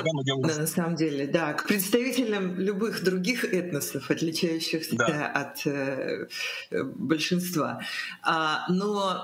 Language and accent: Russian; Ural, Russia; Причем я сама родом с Урала